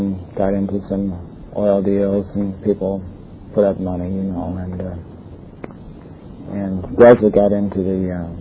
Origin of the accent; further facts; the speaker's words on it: Long Beach, California, United States; born there; I was born in Long Beach Seaside Hospital in 1925. And my parents both came from other areas of the country.